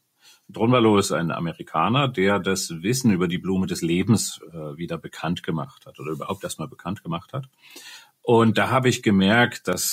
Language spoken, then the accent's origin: German; Dresden, Saxony, Germany; Also, ich komme aus Dresden, bin hier aufgewachsen